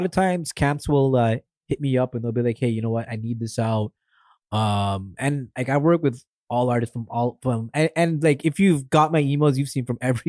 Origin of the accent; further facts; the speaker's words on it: Mississauga, Ontario, Canada; also born or lived in Saudi Arabia; So I was actually born in Saudi Arabia. So my parents are from India, but I was born in Saudi Arabia. And then I moved to Mississauga when I was like 9 years old.